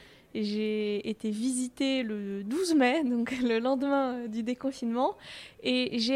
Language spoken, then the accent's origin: French; Hauts-de-France, France; now in Paris, France; Moi, je venais de la campagne, puisque je venais des Hauts-de-France.